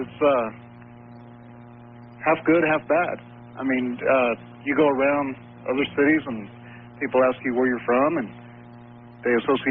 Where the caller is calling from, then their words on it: Roswell, New Mexico, United States; That would be New Mexico, Kevin.